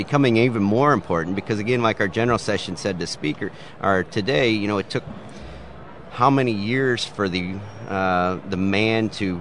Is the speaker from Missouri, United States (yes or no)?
yes; Joplin, Missouri, United States; And me being from Missouri, I'm from Tornado Alley there in Joplin, right down the street from us.